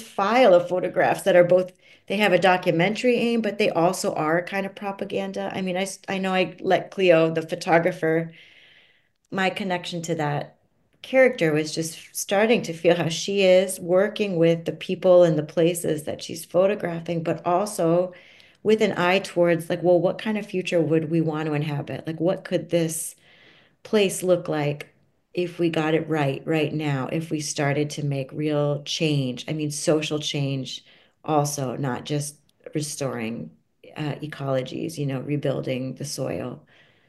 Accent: Florida, United States; And it's interesting today, Florida, my home state, you see what's happening with book banning

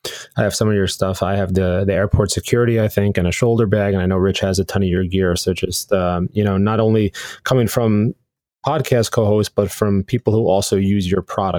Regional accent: New York, United States; here from New York.

